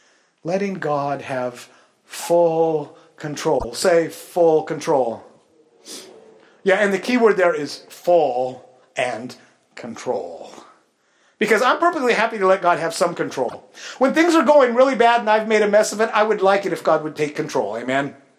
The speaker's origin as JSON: {"language": "English", "town": "Grace Harbor", "country": "United States", "tie": "born or raised there", "said": "I grew up in Grace Harbor, spent a lot of time on the water out there"}